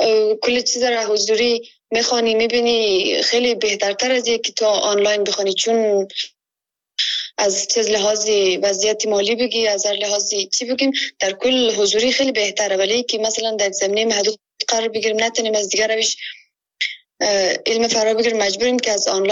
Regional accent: Afghanistan; now in Kabul, Afghanistan; ما شخصا که از ولایت کندی هستم

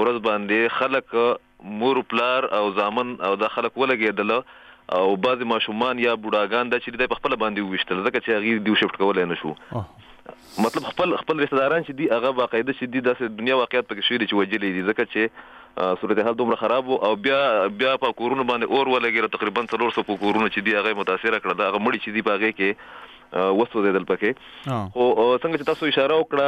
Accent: Khyber Pakhtunkhwa, Pakistan; موږ د خیبر ایجنسی یو

